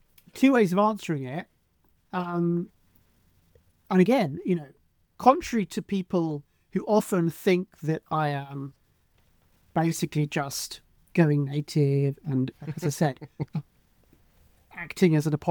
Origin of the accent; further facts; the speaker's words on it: United Kingdom; But let me just say that as a British person, I interact with people who I would say are very, very progressive on all issues